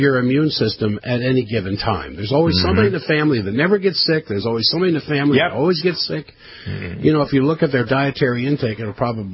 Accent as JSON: {"language": "English", "region": "Virginia", "country": "United States", "tie": "born or raised there", "said": "But back east where I grew up, like you, I grew up in Virginia."}